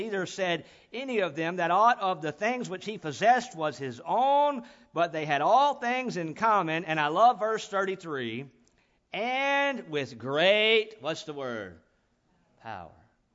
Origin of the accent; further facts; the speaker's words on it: Charlotte, North Carolina, United States; now in Georgia, United States; I'm originally from North Carolina, Charlotte area, and I went to Bible college in North Carolina.